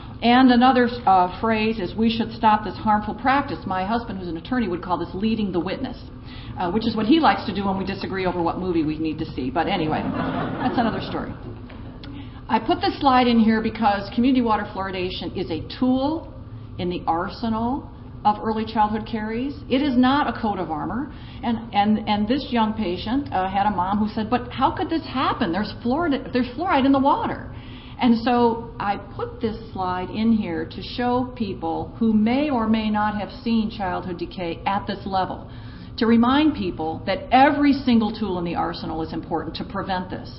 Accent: Michigan, United States; And I'm from Michigan originally, and we take community water fluoridation very seriously

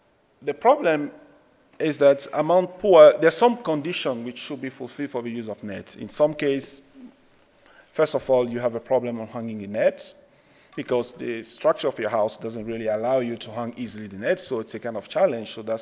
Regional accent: Burkina Faso; that setting in northern Nigeria is similar to where I come from Burkina.

